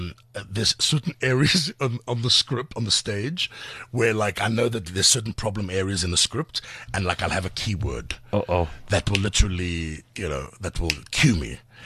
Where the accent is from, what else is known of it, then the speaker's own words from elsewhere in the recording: South Africa; In South Africa, we're not a melting pot. We are Khoza, we are Zulu, we are Greek, we're Italian, we are Irish.